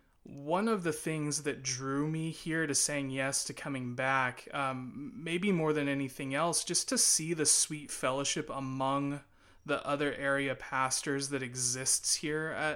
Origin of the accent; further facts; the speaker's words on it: Washington, United States; so I grew up here in Grays Harbor. I actually grew up attending the church that I'm now serving